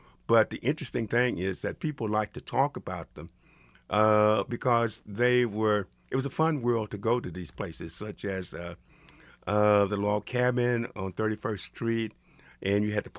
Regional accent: Missouri, United States; No, I'm from the Missouri side, and I know very little about the history

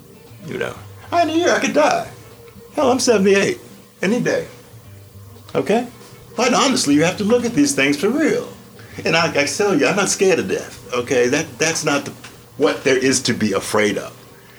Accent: New York City, New York, United States; born there; moved away as an adult; now in San Francisco, United States; I'm a guy who's been living in San Francisco since 1974. I came here from New York City where I was born.

